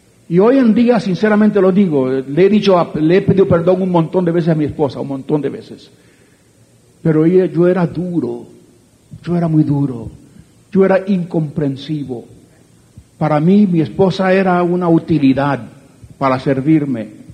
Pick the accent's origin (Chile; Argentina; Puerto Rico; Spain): Puerto Rico; born there; Y también yo nací en Puerto Rico. Y nací en una cultura donde el machismo es parte de la vida.